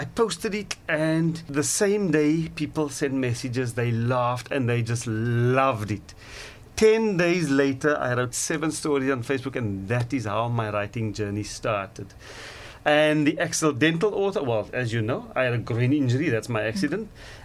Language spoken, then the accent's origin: English; Mitchell's Plain, Western Cape, South Africa; also born or lived in Bridgetown; Basically the first 15 years of my life, growing up in Bridgetown and Mitchell's Plain.